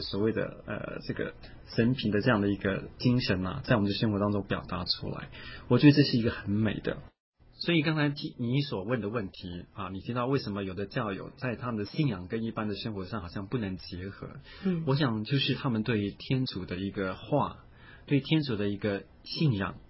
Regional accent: Taiwan; 因为我们台湾人都自以为我们是很世界上很有钱的人

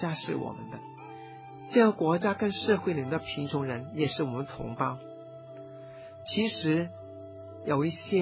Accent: Hong Kong; 对我们香港人来说，每个月100块钱真的不多

